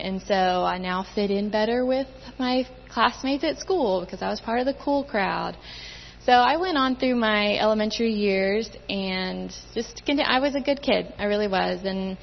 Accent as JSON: {"language": "English", "region": "Moscow", "country": "Russia", "tie": "born or raised there", "moved": "as an adult", "said": "I grew up in Moscow, Russia. My parents were missionaries, and my dad worked on the administrative side of things. And we moved over when I was almost 3 years old."}